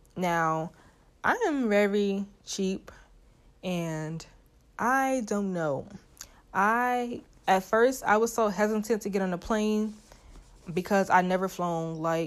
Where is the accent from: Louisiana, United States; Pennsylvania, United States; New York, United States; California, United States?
New York, United States; Brooklyn; Now, since I am from Brooklyn, I have family that is in Brooklyn.